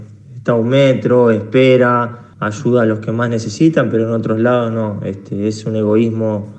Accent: Argentina; soy argentino y tengo familia ahí

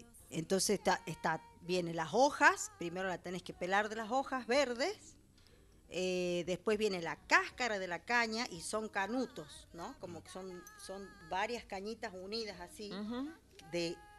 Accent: Simoca, Tucumán, Argentina; Simoca está más cerca... al estar al sureste y sobre la ruta 157, que es la que viene al sur del país, estamos más cerca de Santiago del Estero.

